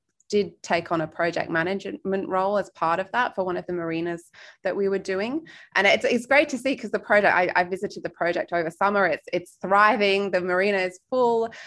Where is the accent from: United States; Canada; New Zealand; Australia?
Australia; moved away as an adult; also born or lived in United Kingdom; I mean, Australia was wonderful. I left in 2007, but for me, it's still home. And I was actually born in the UK.